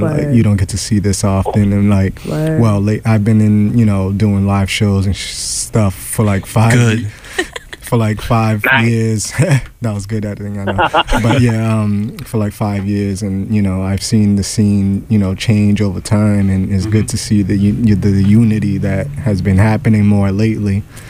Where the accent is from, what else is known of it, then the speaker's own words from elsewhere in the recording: Boston, Massachusetts, United States; also born or lived in Chelsea; I am from Boston by way of Chelsea, Mass.